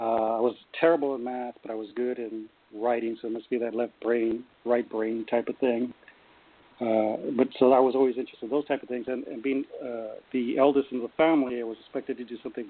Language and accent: English; Los Angeles, California, United States; I was born in East L.A. in Boyle Heights. That's where I grew up, the oldest of a large family.